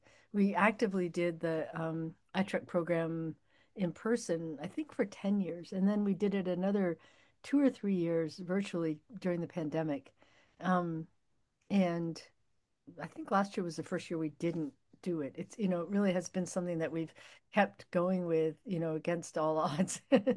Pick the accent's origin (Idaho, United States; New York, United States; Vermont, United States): Vermont, United States; St. Johnsbury; born there; So I was born in St. Johnsbury, Vermont. I'm a sixth generation Vermonter, and have most lived most of my life here, although I've also sort of worked in every New England state.